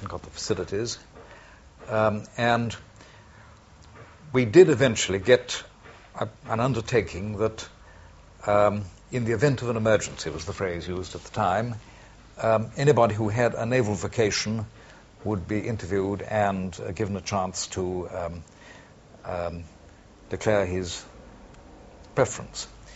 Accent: Southampton, South East England, United Kingdom; born there; I was born in July 1918 at Southampton

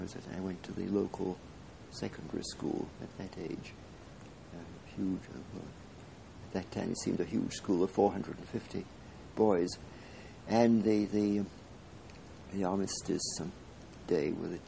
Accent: Scarborough, Yorkshire and the Humber, United Kingdom; born there; I was born in Scarborough. My parents were Methodists. My mother had come from a Congregationalist family in Scarborough.

